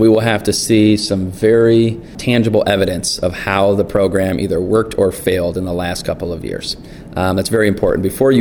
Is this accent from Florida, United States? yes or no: no; Michigan, United States; speaking from someone born and raised in Northern Michigan